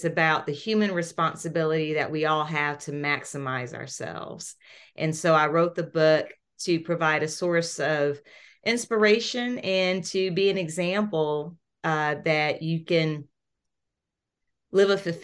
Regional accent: Columbia, South Carolina, United States; I'm actually originally from Columbia, South Carolina, born and raised there. And when I graduated from high school, I actually wanted to get as far away from home as I possibly could.

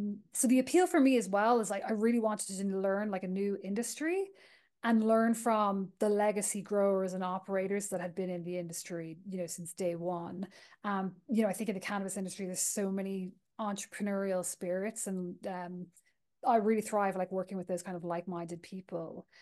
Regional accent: Ireland; moved away as an adult; now in United States; I'm originally from Ireland, which you might pick up as I talk.

